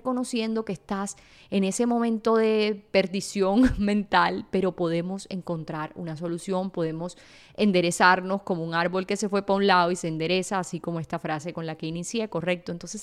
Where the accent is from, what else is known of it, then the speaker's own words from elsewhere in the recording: Sincelejo, Sucre, Colombia; born there; moved away; hace 10 años que me mudé de Sincelejo, la ciudad donde nací. Yo me mudé de Sincelejo en el año 2010, es decir, hace 15 años